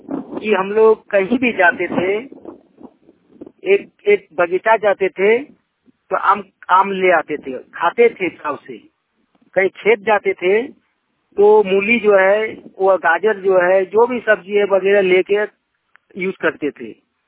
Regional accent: Jharkhand, India; झारखंड से हूँ।

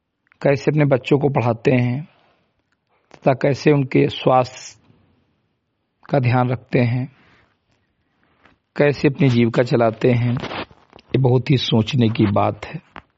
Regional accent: Uttar Pradesh, India; ग्राम सभा सिमरी कटाई विकास खंड मैनपुरा जनपद बहराइच का मूल निवासी हूं

